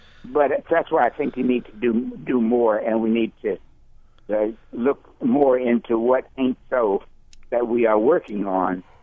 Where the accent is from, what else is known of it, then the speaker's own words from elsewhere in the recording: Baltimore, Maryland, United States; I grew up in West Baltimore and left in 1951 to a career and returned in 86.